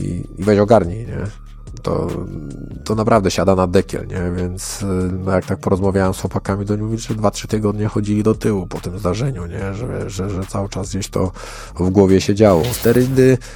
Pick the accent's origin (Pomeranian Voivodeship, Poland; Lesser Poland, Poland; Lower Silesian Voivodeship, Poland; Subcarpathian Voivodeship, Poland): Subcarpathian Voivodeship, Poland; Lubaczów; trenując za dzieciaka karate tradycyjne w Lubaczowie, w małym miasteczku, gdzie nie było w sumie innych sportów walki